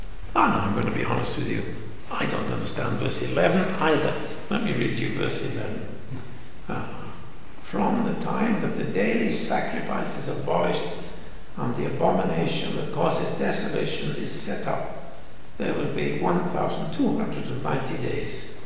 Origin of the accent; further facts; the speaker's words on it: Pontypridd, Wales, United Kingdom; I was brought up in Pontypridd, they've got massive slag heaps there. And as you know, we get plenty of rain in Wales.